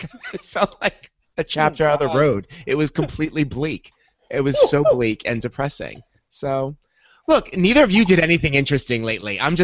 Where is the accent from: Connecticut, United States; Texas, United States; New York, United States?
New York, United States; I had to go out to Long Island for work. I'm from Long Island. I grew up there.